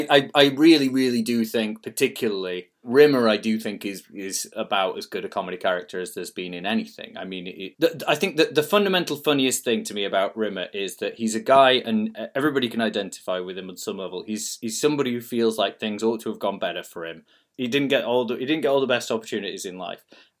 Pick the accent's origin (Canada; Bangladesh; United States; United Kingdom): United Kingdom; Yorkshire and the Humber; I'm from Yorkshire